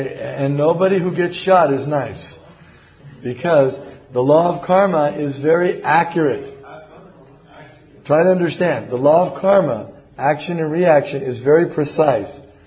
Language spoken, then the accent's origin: English; Kansas City, Missouri, United States; I'm from Kansas City